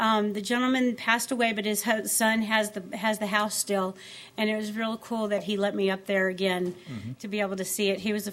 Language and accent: English; Louisiana, United States; I got here in 1981, January, before the big storm. I'm from Louisiana.